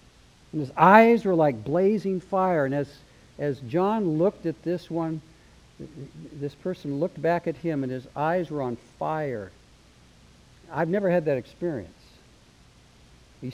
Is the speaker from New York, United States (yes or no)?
no; Oregon, United States; Darlene and I grew up in Oregon.